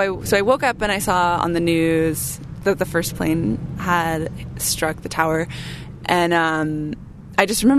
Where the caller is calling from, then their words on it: San Jose, California, United States; I should say I'm speaking from the Bay Area and that I went to high school in San Jose, so we were pretty far away.